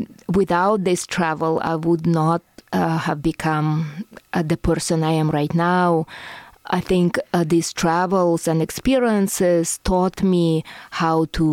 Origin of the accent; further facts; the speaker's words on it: Moscow, Russia; English is a second language; moved away as an adult; now in United States; So I'm originally from Russia, from Moscow, where I received my bachelor's in fine arts from the teacher's training college in Moscow.